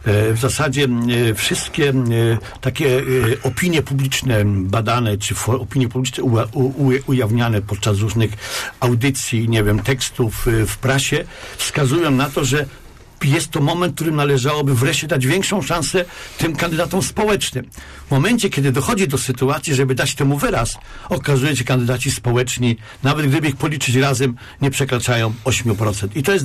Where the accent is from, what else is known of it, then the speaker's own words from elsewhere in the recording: Poznań, Greater Poland Voivodeship, Poland; my, Poznaniacy